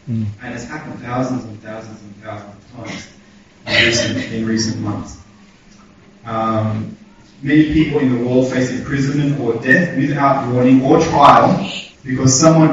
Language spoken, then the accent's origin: English; Australia; It's hard to understand as an Australian.